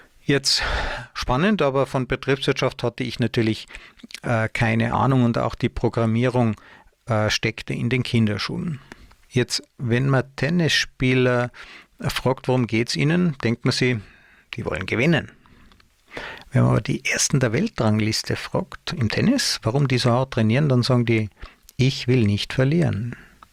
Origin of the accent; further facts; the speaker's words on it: Tyrol, Austria; also born or lived in Munich, Germany; habe ich einige Jahre versucht, mich in meiner Heimat Tirol als Angestellter zu bewerben.